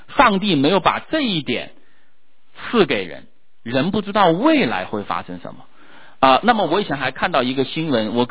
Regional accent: China; 那个时候我是在中国大陆，我那时候被教导人定胜天啊。我从小我是受这样的教育长大的。

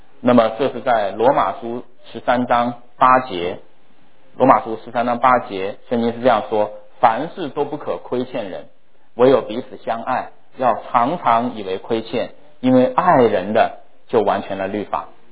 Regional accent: Wuhan, Hubei, China; 就是在我的家乡武汉中国武汉这个地方

